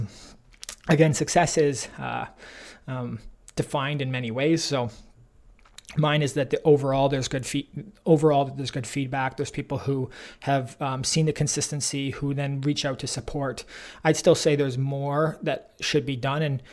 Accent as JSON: {"language": "English", "country": "Canada", "said": "So maybe, you know, for us, we're Canadian"}